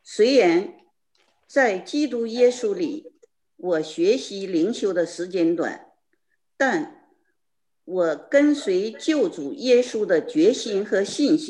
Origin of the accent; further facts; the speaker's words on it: Shenyang, Liaoning, China; now in Chicago, United States; 我是2019年10月，从我的故乡沈阳来到美国芝加哥探亲的。